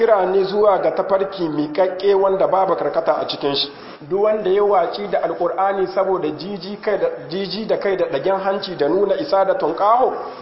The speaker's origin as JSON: {"language": "Arabic", "country": "Niger", "said": "اللهم احفظ بلادنا النيجر"}